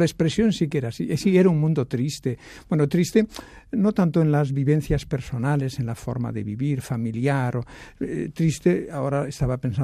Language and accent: Spanish; Vigo, Galicia, Spain; Yo de Galicia. Ah, muy bien, de Galicia. Pero la segunda pregunta es, ¿de dónde? ¿No? ¿De dónde? Y ese de dónde va avanzando hasta que llegas a la parroquia.